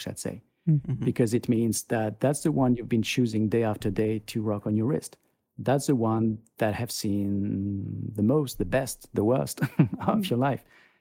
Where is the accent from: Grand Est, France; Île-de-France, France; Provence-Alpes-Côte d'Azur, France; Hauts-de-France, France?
Grand Est, France; born there; English is a second language; I was born in Alsace, which is basically on the Swiss border.